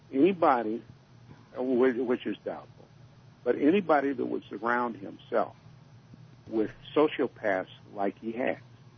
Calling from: New Mexico, United States; I'm out here in New Mexico.

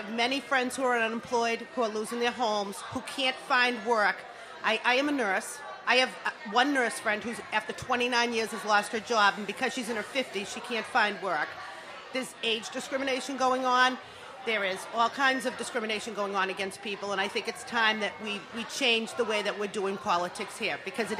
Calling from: Boston, Massachusetts, United States; from Boston.

